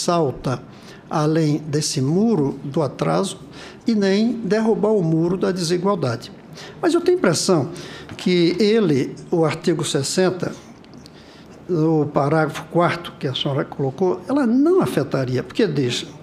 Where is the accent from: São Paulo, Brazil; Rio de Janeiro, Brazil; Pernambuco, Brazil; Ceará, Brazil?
Pernambuco, Brazil; Eu, com toda a arrogância pernambucana, eu não consigo pensar assim, eu sou o primeiro brasileiro.